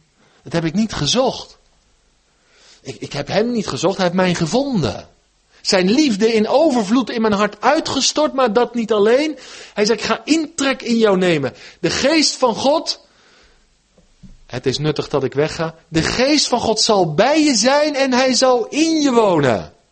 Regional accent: South Holland, Netherlands; Ik ben opgegroeid in het Westland bij de kassen.

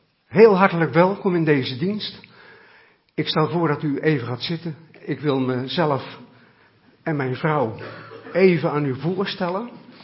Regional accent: Kinderdijk, South Holland, Netherlands; also born or lived in Dordrecht; Ik ben in Dordrecht geboren en in Kinderdijk grootgebracht. Ik kom uit een katholiek gezin. En dat was voor ons gezin in Kinderdijk een hele overgang. U weet, dat is een heel calvinistisch dorp.

